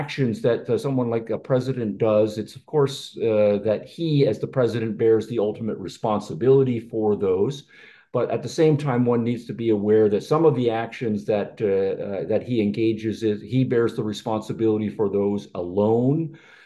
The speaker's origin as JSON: {"language": "English", "country": "Canada", "said": "We in North America, I'm from Canada and America and Europe, we complain about the amount of fat"}